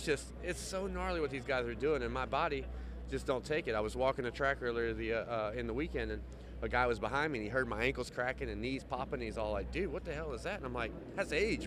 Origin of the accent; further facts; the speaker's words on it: the South, United States; I'm from the South. It's kind of hard kind of hard to hit all of the syllables and everything, kind of slur them together.